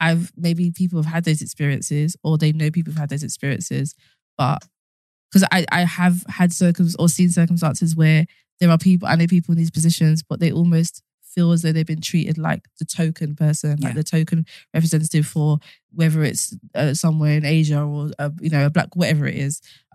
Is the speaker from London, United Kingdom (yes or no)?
yes; Southwark, London, United Kingdom; okay, I grew up in Southwark, but then Jen grew up in, I don't know, Hackney or a different borough.